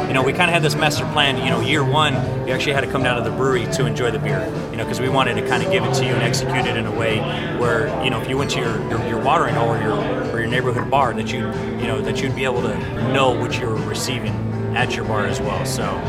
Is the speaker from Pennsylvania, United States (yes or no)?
no; Las Vegas, Nevada, United States; the cool thing with us is we're from Las Vegas. You know, we're a product of Las Vegas, making a product in Las Vegas.